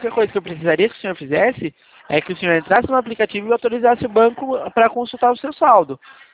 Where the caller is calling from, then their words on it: Araras, São Paulo, Brazil; A gente fala aqui de Araras, do estado de São Paulo.